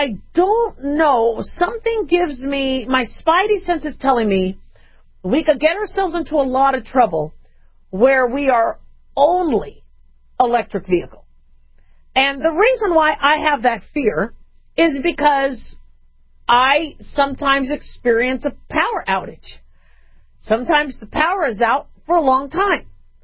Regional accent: California, United States; born there; I don't know if you guys remember those commercials in California. I did. I was born in California.

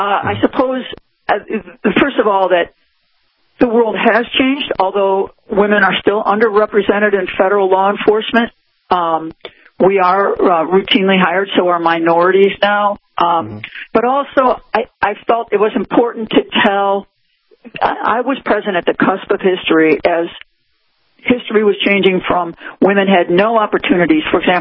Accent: Chicago, Illinois, United States; And fortunately, I'm from Chicago and love the winter, and I survived it just okay, fine.

